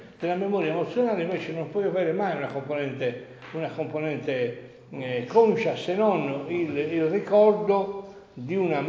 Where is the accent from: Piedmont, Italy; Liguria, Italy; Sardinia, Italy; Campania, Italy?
Sardinia, Italy; ma io sono sardo